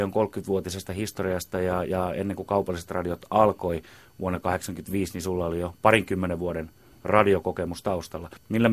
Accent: Loimaa, Southwest Finland, Finland; koska me ollaan molemmat Loimaalta kotoisin

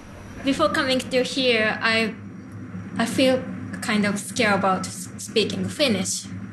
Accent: Japan; English is a second language; now in Finland; I'm from Japan. And I have been living here for about, in total, 1.5 years.

